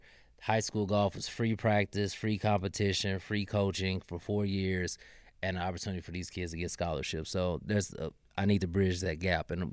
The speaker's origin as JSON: {"language": "English", "region": "Illinois", "country": "United States", "said": "you know, I'm from St. Louis, but I'm from like the Illinois side, so I'm not from the city."}